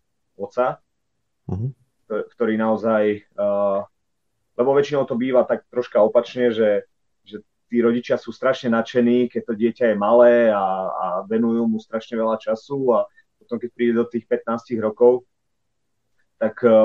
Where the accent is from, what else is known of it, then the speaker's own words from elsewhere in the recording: Demänová, Žilina Region, Slovakia; A mal som asi 6 rokov, keď u nás v Demenovej, tam, kde bývam, sme boli niekde na prechádzke